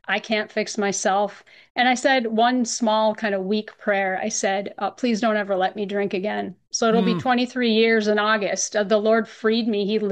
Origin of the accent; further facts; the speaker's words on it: Duluth, Minnesota, United States; So I became a news reporter, David, in the city of Duluth, Minnesota, my hometown.